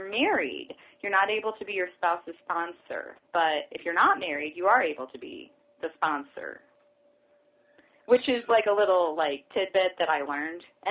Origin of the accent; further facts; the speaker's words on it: Ohio, United States; I was raised in Northwest Ohio, not Catholic.